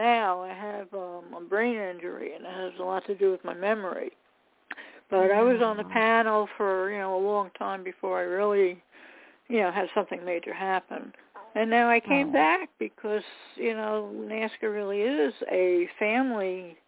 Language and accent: English; New York, United States; from New York.